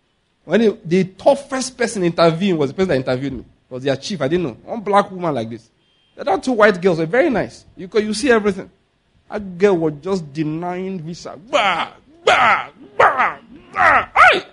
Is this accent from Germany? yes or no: no; Enugu, Enugu State, Nigeria; I said, listen, I come from Enugu.